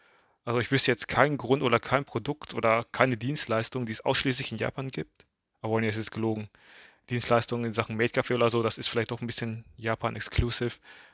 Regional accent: Thailand; auch meine Heimat Thailand.

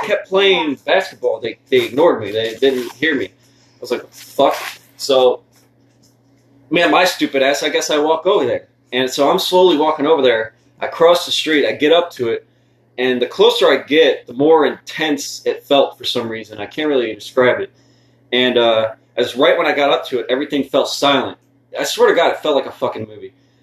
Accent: Lake Worth, Florida, United States; I was born in Lake Worth, Palm Beach, Florida, and I grew up in Lake Worth, Florida, and I moved to Scott City for half a semester of my fourth grade, and I came back.

